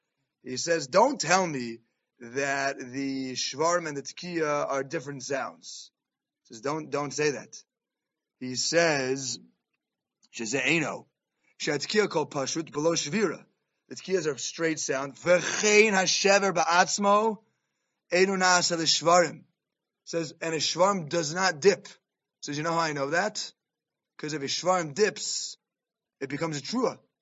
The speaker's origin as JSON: {"language": "English", "town": "Jamaica Estates", "region": "New York", "country": "United States", "tie": "born or raised there", "said": "You know, I grew up in Jamaica States, if I'm not mistaken"}